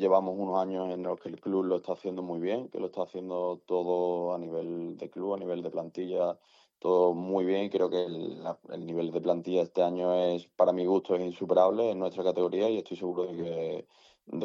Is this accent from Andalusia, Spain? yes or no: yes; Écija, Andalusia, Spain; yo soy de Ecija, la verdad que siempre gusta volver a casa.